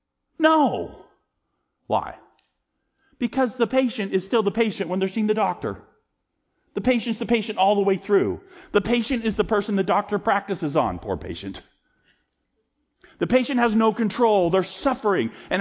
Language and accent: English; United States; As I'm an American and I have plenty of freedom to go do what I want